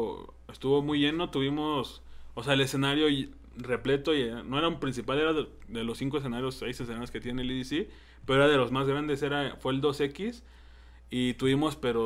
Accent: Mexico; nosotros si somos de México

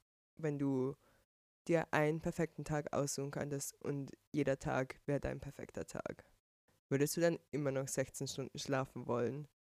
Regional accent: Vorarlberg, Austria; now in Vienna, Austria; Okay, wir leben in Wien. Wir kommen aus einem Urkaff in Vorarlberg, also Westösterreich.

